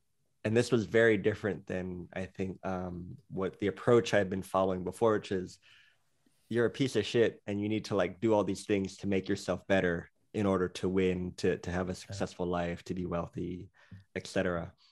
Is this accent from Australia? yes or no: no; Thailand; So I was born and raised in Thailand. I'm half American. So my father is American and my mother is Thai.